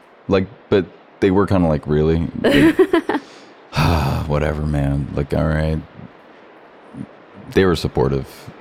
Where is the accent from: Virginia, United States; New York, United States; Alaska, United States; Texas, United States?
New York, United States; Well, I spent almost my entire life in New York. I grew up right outside New York. So like a 30-minute train ride to Grand Central, very close.